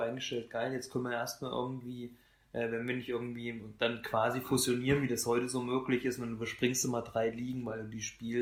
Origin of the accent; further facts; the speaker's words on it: Hesse, Germany; wir kommen ja aus Nordhessen